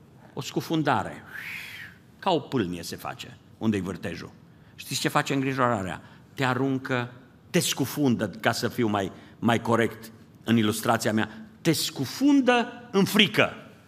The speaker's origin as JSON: {"language": "Romanian", "country": "Romania", "tie": "born or raised there", "said": "Eu am crescut lângă Some și știu cum sunt astea."}